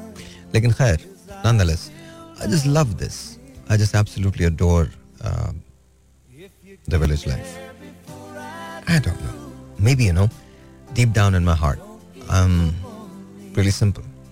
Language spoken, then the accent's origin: Hindi; Butte, Montana, United States; लेकिन मैं जहाँ पला बढ़ा वो ब्यूट मोंटाना था. मोंटाना का ये शहर ब्यूट जो है, यहाँ मेरी तालीम हुई. और यू नो, छोटा सा गाँव था, 30,000 लोग थे.